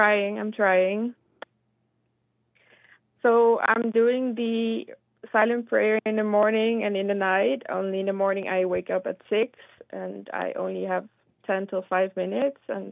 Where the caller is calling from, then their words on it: Netherlands; Thank you. I'm calling from the Netherlands.